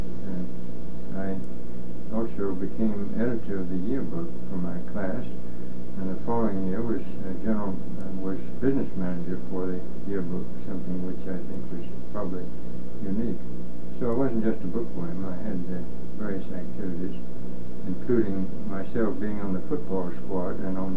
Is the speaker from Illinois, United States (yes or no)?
no; Mississippi, United States; At that time in Mississippi, particularly in my hometown, we had general practitioners, general surgeons, and eye and nose and throat specialists